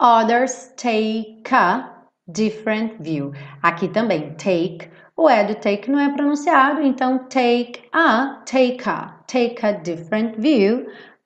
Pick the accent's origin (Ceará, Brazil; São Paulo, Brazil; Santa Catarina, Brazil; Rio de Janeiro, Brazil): Rio de Janeiro, Brazil; accent: carioca; quem fala como eu, carioca, porta, perna, esquerda